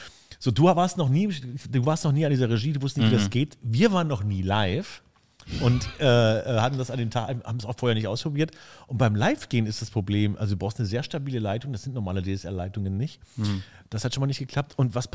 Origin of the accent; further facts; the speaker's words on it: Munich, Bavaria, Germany; Ich komme ja aus München so ein bisschen, ne?